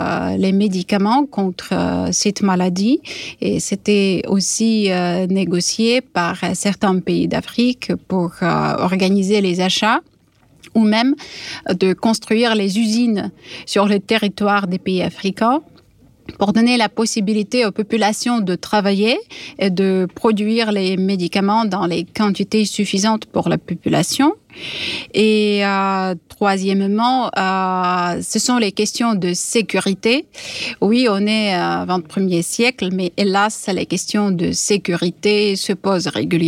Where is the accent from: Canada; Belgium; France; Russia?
Russia; Perm, Perm Krai; de ma région natale, de Perm